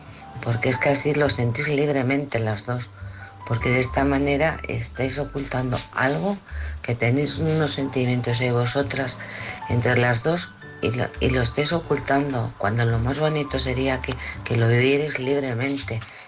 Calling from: Alcorcón, Community of Madrid, Spain; de Alcorcón.

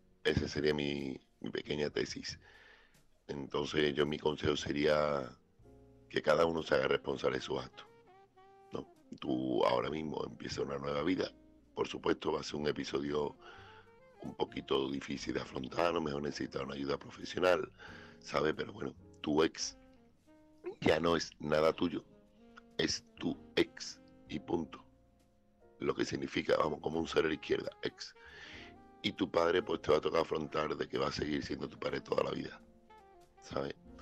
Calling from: Seville, Andalusia, Spain; corresponsal de Sevilla.

